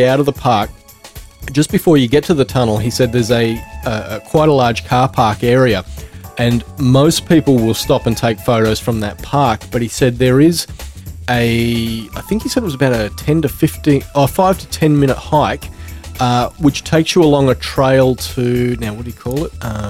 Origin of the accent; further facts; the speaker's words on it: Australia; obviously being an Aussie who's only going to be there for, you know, half a day.